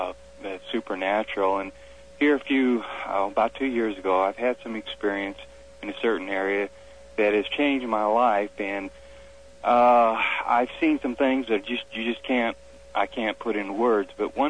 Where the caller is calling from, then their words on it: Fort Smith, Arkansas, United States; From Fort Smith, Arkansas.